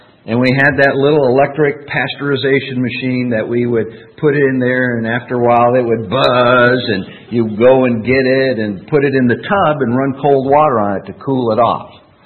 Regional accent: Rochester, Minnesota, United States; I can remember when this first happened, growing up in Rochester, Minnesota.

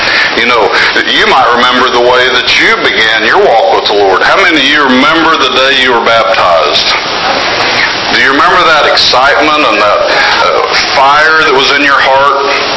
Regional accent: Oklahoma, United States; Now remember, I'm from Oklahoma, okay?

